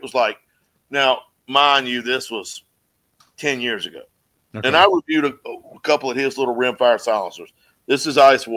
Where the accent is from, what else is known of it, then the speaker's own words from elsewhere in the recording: North Carolina, United States; I'm from, you know, when people look at me, I'm like, I'm from North Carolina.